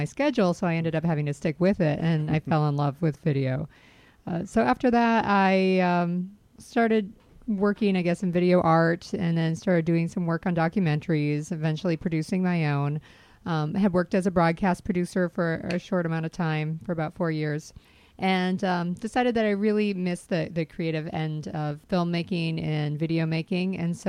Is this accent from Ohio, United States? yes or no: no; Wisconsin, United States; moved away as an adult; Well, I was raised in Wisconsin, and I moved out to the East Coast for school.